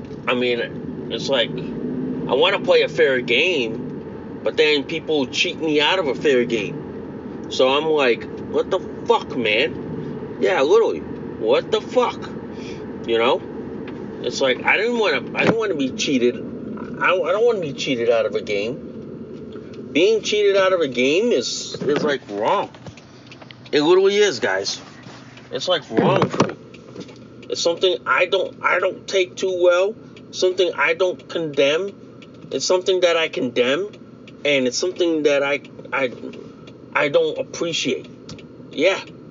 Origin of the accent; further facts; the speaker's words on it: Connecticut, United States; I'm here at Jim's Grocery and Deli. It's in my hometown of Connecticut.